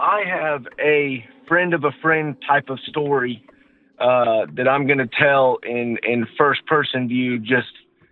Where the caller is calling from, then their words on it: Georgia, United States; from Georgia.